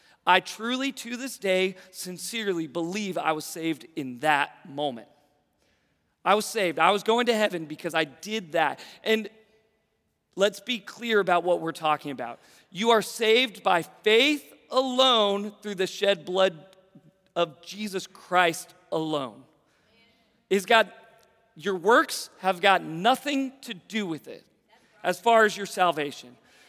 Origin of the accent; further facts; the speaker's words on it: Seattle, Washington, United States; I grew up in Seattle, like I've mentioned many times, and Seattle was a hotbed at that time in high school for the homosexuality movement.